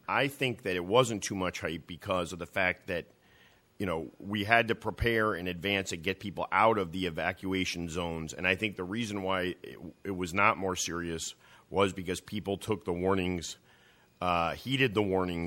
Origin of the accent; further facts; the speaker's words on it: Texas, United States; Well, I'm from Texas, correct.